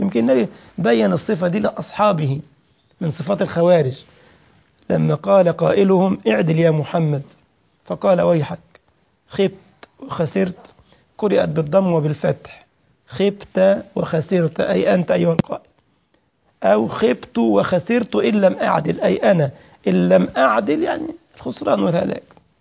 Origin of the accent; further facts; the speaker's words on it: Egypt; يعني احنا رأينا مثلا في فترة من الفترات في بلدنا مصر مثلا